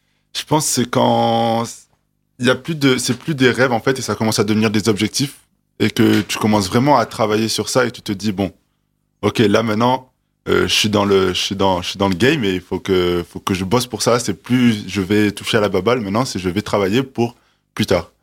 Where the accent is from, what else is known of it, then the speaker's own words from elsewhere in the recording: Marseille, Provence-Alpes-Côte d'Azur, France; moi je suis de Marseille, donc c'est sûr, c'est le foot là-bas.